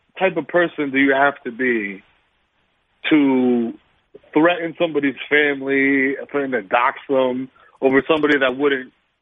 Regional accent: Bronx, New York, United States; I'm from the Bronx. I'm just like, yo, I wish you would.

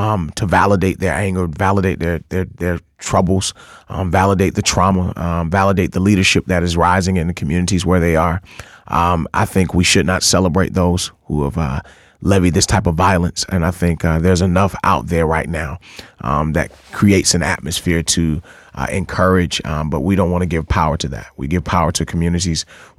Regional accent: Atlanta, Georgia, United States; I'm from Atlanta, Georgia, originally.

